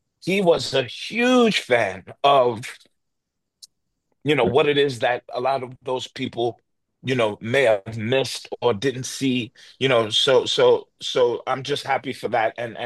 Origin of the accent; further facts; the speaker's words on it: New York, United States; because we're both from New York